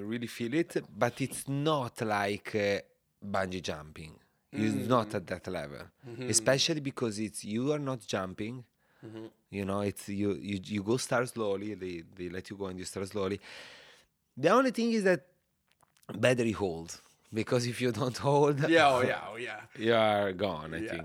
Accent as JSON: {"language": "English", "town": "Bologna", "region": "Emilia-Romagna", "country": "Italy", "tie": "born or raised there", "second_language": "English", "said": "I grew up in Bologna, which is like Bologna. 3 hours from the Alps."}